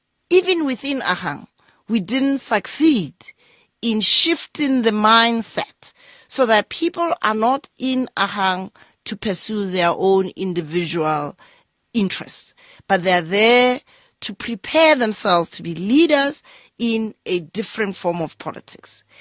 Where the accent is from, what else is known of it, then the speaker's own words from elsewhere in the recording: South Africa; And so we as South African citizens ought to ask ourselves the question, what is it that we need to be doing to put ourselves in a better position to make the kind of political choices that are going to help our country move forward?